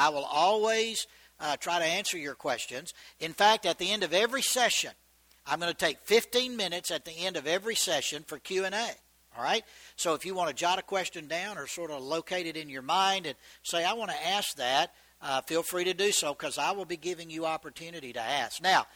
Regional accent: Georgia, United States; moved away as an adult; now in Texas, United States; I'm not a native Texan, by the way. I was born and raised in Georgia.

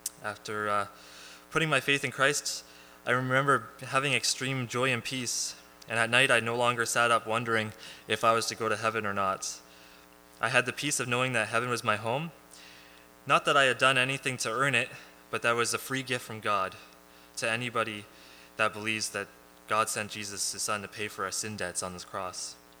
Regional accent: Barrie, Ontario, Canada; I was born and raised in Barrie, Ontario, to a loving Christian home.

